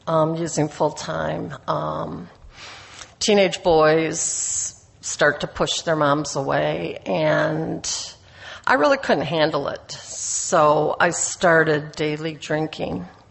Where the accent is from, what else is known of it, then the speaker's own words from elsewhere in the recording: Port Washington, Wisconsin, United States; I'm from Port Washington, Wisconsin.